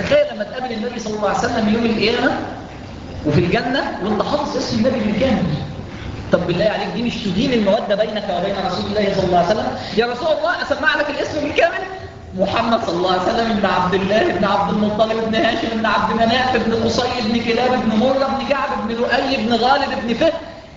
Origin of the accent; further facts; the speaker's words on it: Egypt; ان احنا مصريين لنا علاقه خاصه